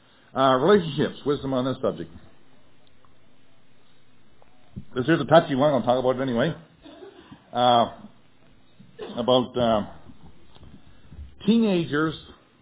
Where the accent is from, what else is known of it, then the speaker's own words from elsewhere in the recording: Nova Scotia, Canada; Now, I'm a kind of a backwoods, rough and tumble-like Nova Scotian, lumberjack person, fisherman and so on